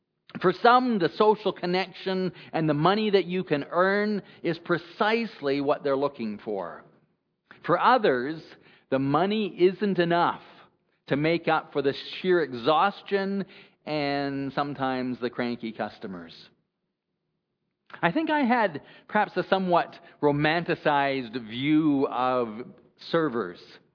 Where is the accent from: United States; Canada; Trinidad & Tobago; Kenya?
Canada; Prince Rupert, British Columbia; I started out as a window washer to about four different retail stores in my hometown of Prince Rupert.